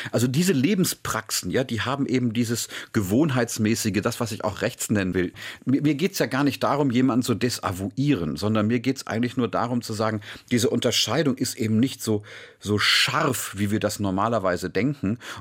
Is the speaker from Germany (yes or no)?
yes; Munich, Bavaria, Germany; also in meiner Heimatstadt München.